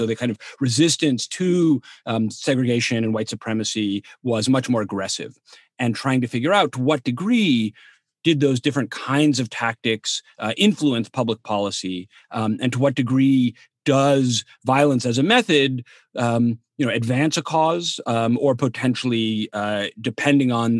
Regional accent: New York, United States; So I grew up in New York in the 1980s and came of age in a moment where, like, kind of law and order politics dominated

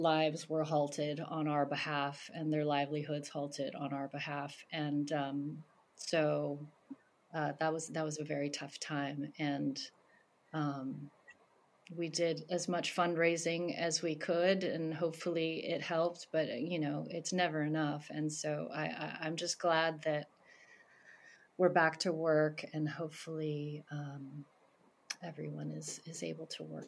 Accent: United States; I barely speak Thai. I am fully an American person.

